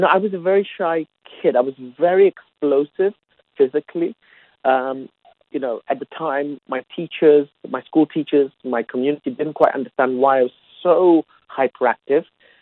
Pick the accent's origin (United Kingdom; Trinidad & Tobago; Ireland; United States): United Kingdom; London; I grew up in South London, but my people, if you like, my parents' people, Bangladeshis, there were a lot of them, you know, who came out of East London.